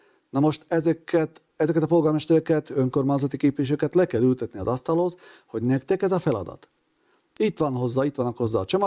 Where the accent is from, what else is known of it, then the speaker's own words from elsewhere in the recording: Lučenec, Banská Bystrica Region, Slovakia; Ezt gyerekként is megértem, hogy mennyire nehéz volt már gyerekként mondjuk Losoncon magyarnak lenni